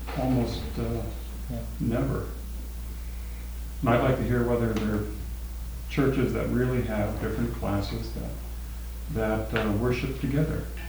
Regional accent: Boston, Massachusetts, United States; I'm also from Boston or living in Boston now

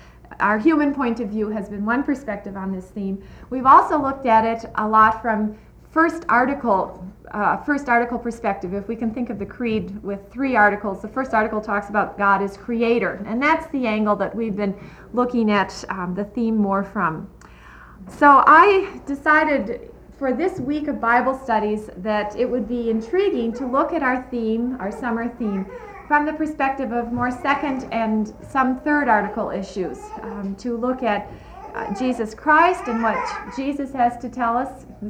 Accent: Northfield, Minnesota, United States; I'm from Northfield, Minnesota

